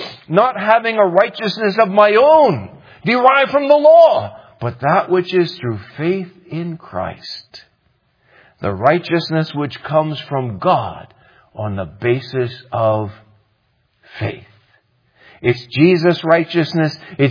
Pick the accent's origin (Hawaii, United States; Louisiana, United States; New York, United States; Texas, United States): Louisiana, United States; New Orleans; But I do remember when I was growing up in New Orleans, Louisiana